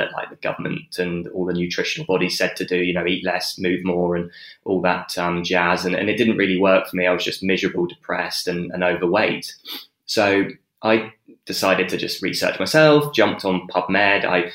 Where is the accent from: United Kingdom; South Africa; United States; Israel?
United Kingdom; South West England; I grew up in England, and I actually grew up in a very rural place in England as well. So I grew up in Dorset, which is south coast.